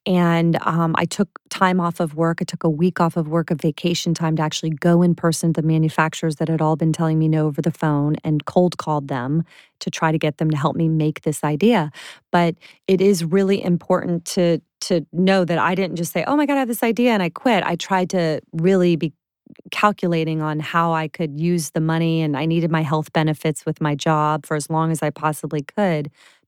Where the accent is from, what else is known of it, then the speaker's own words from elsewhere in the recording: Clearwater, Florida, United States; I sell fax machines. I'm from Clearwater, Florida. I've never taken a business class.